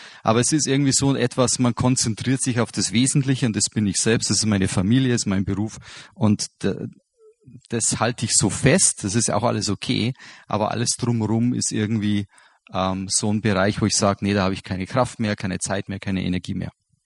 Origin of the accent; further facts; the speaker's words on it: Bavaria, Germany; Und ich finde gerade bei uns in Bayern ist es diese Wahrnehmung einer solchen Krise noch viel dramatischer